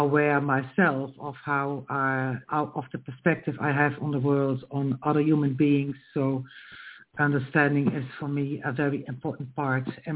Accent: Netherlands; English is a second language; I am from the Netherlands, and in my country, I work with as a psychosocial therapist also with people who are incarcerated.

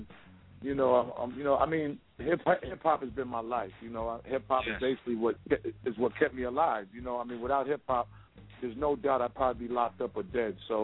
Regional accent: Boston, Massachusetts, United States; You know, I'm from Boston. I'm from Roxbury, Mattapan, Dorchester. That's the hood in Boston.

